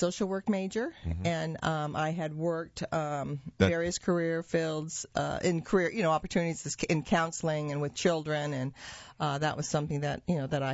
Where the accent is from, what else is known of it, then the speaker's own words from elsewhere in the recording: Utah, United States; growing up in Utah at the end of my high school years.